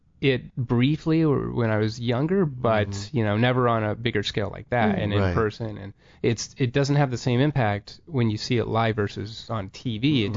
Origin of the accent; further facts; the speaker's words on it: Torrance, California, United States; Yeah, I grew up in Torrance.